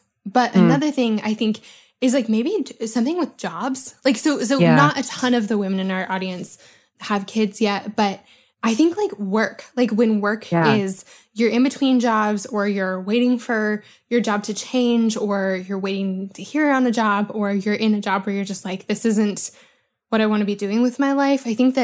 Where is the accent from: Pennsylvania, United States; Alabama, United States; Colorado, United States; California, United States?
Colorado, United States; No, I grew up in Colorado.